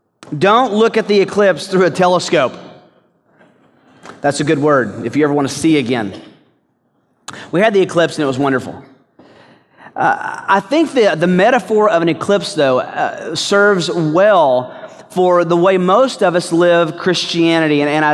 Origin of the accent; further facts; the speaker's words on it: Chattanooga, Tennessee, United States; where I grew up in Chattanooga, Tennessee, we had a near full eclipse that came right over our area